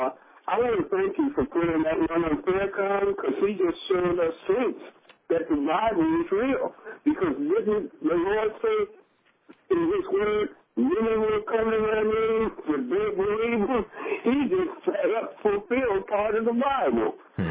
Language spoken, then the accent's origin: English; Chicago, Illinois, United States; And I'm from Chicago.